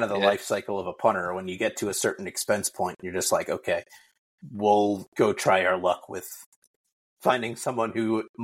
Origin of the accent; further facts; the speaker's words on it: North Carolina, United States; I found out about 5 days ago that Nyheim Hines got hurt in my hometown. The jet ski on Lake Norman.